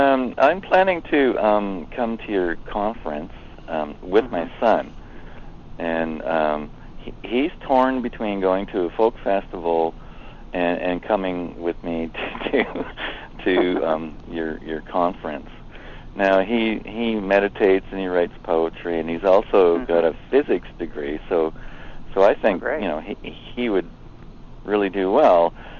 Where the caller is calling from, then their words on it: British Columbia, Canada; from Vancouver Island.